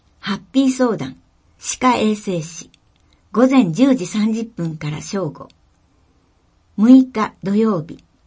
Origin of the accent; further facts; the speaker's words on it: New Zealand; Japanese is a second language; now in Japan; 今回は私の出身国であるニュージーランドの文化についてご紹介したいと思います。